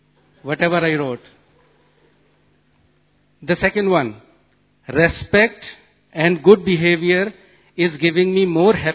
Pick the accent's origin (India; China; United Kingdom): India; Delhi; English is a second language; I'm from Delhi.